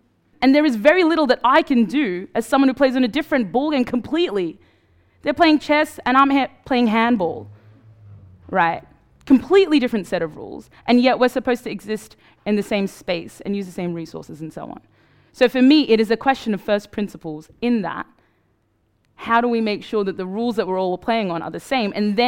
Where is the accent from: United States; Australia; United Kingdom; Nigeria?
Australia; I grew up in Australia